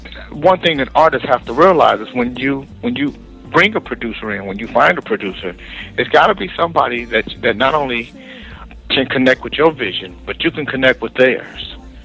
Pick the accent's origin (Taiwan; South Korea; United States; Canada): United States; California; also born or lived in Anchorage; I came from Alaska, from Anchorage, Alaska. I grew up in California